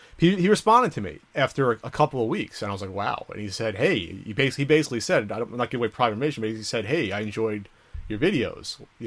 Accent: New Jersey, United States; hey, James, we're both from Jersey, both kind of filmmakers.

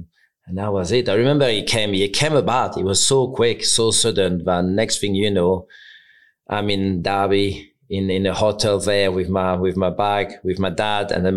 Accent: Caen, Normandy, France; And so for us, my club was my hometown Caen.

